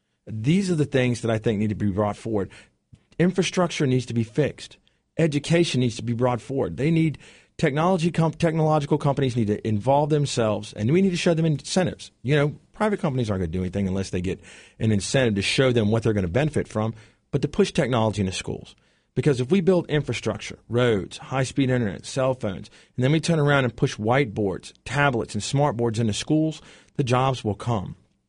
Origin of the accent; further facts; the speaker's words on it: United States; Well, sir, I'm an American